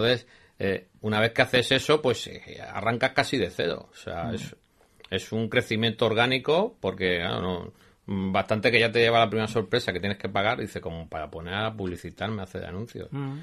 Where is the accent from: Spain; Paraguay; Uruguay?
Spain; Cartagena, Region of Murcia; now in Valencia, Spain; yo ya soy medio valenciano, yo soy de Cartagena, pero llevo media vida aquí.